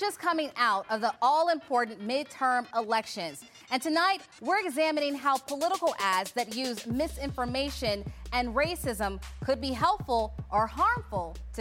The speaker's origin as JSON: {"language": "English", "town": "Chicago", "region": "Illinois", "country": "United States", "said": "like I'm from Chicago, the south side of Chicago"}